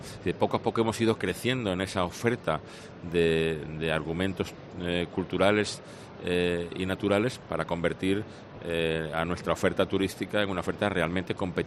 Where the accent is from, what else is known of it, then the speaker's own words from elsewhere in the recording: Andalusia, Spain; también tiene que ver con lo que somos como andaluces